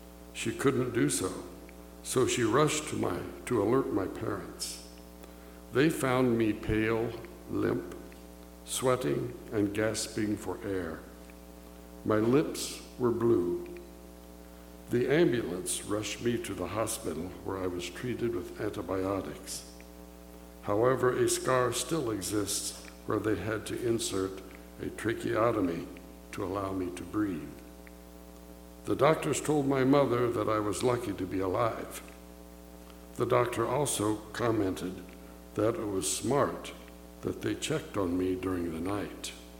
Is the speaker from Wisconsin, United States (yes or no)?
no; Independence, Missouri, United States; from Independence, Missouri.